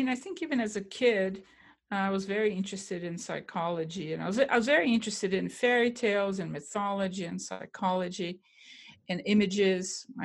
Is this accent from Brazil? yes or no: yes; Brazil; And now I come from Brazil, and I would say that Brazil is pretty, in general, as a country and as a culture